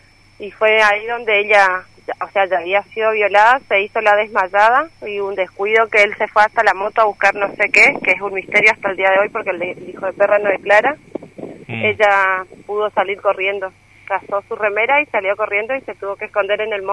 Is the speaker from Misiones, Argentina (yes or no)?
yes; Puerto Iguazú, Misiones, Argentina; Somos de Iguazú.